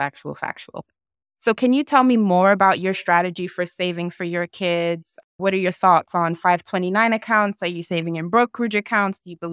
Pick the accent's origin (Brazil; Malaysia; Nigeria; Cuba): Nigeria; I'm Nigerian as well.